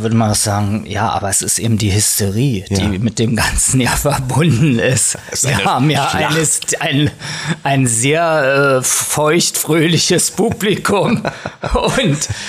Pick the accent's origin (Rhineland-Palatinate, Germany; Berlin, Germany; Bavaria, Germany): Berlin, Germany; ich bin in Charlottenburg aufgewachsen. Aha. Und hab's eigentlich nur bis nach Kladow geschafft.